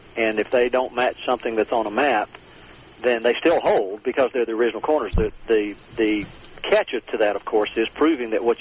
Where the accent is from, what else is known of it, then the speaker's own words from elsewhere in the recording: Virginia, United States; So I always had to explain to them, no, I'm a Virginian.